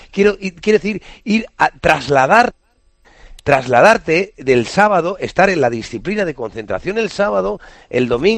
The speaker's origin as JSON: {"language": "Spanish", "town": "Puertollano", "region": "Castilla-La Mancha", "country": "Spain", "said": "yo soy de Puerto Llano, mi familia estaba en Puerto Llano, y yo he jugado en varios sitios aquí en España"}